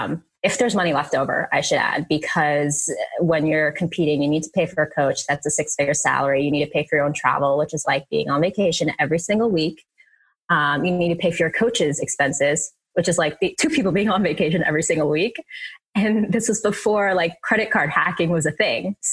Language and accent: English; Jersey City, New Jersey, United States; born there; So this was when I was born in Jersey City. So this is when we were living up there.